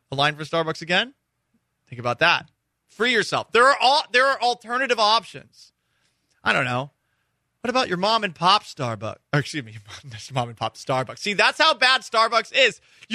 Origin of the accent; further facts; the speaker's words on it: Massachusetts, United States; I lived in a town of 14,000 people growing up in Massachusetts.